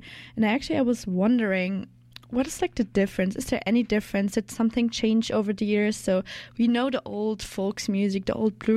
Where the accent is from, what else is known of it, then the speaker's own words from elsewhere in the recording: Germany; English is a second language; I'm the intern here at CJSF and I'm from Germany.